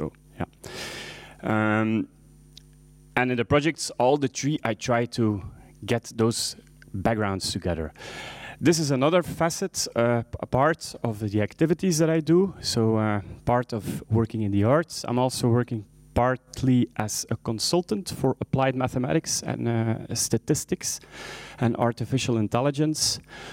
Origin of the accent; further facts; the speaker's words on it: Ghent, Flanders, Belgium; English is a second language; So I come from Belgium and I live in Ghent.